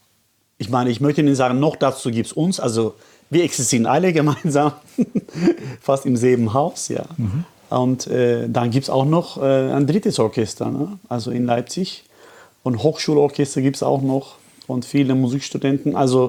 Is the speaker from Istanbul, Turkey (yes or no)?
yes; Istanbul, Turkey; in Istanbul, also wo ich herkomme